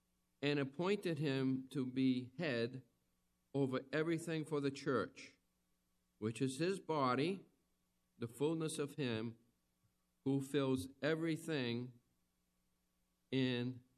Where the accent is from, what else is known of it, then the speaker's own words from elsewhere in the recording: Webster, Massachusetts, United States; Well, I'm from Webster, Massachusetts, which is a small town south of Worcester on the Connecticut border.